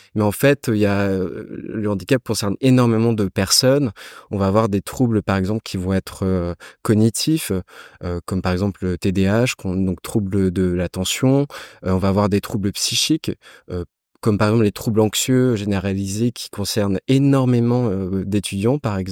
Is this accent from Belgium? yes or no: no; Rennes, Brittany, France; Je suis rennais, j'ai 34 ans